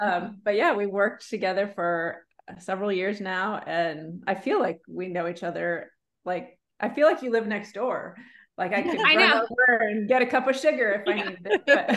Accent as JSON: {"language": "English", "region": "Iowa", "country": "United States", "lives_now": "Springfield, United States", "said": "I am from Springfield, Missouri, originally from Iowa. I've lived in Missouri, though, a really long time, so I consider myself a Missourian now, I guess, too."}